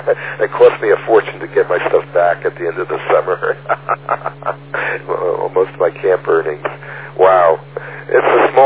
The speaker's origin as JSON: {"language": "English", "town": "Bronx", "region": "New York", "country": "United States", "tie": "born or raised there", "also_born_or_lived": "Michigan", "said": "Yes, I grew up in the Bronx, and we've talked before, Frank, and I always need this refresher. I went off in the fall of 1969 to graduate school in Michigan and stayed 10 years."}